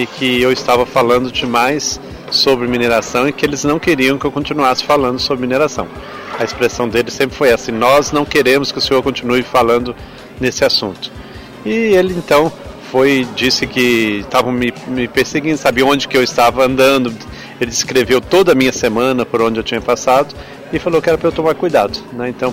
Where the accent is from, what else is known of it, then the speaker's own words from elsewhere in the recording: Visconde do Rio Branco, Minas Gerais, Brazil; also born or lived in Mauá; Eu sou natural de Mauá, em São Paulo. Mas a minha família é daqui de perto, de Visconde do Rio Branco, né? Então eu fui criado aqui na região aqui da Zona da Mata, mesmo aqui em Visconde do Rio Branco.